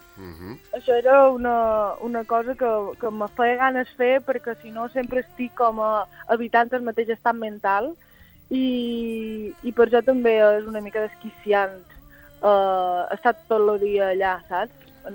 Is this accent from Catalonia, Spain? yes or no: no; Valldemossa, Balearic Islands, Spain; jo que soc de Valldemossa m'assembla que aquí encara